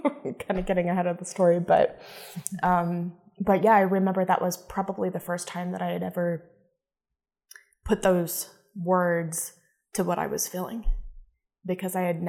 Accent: Boise, Idaho, United States; I grew up here in Boise and didn't know any gay people until just very recently.

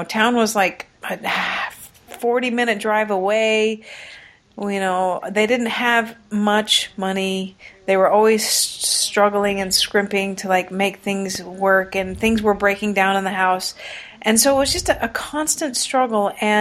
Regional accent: Washington, United States; I grew up in the foothills of the Cascade Mountains in Washington State.

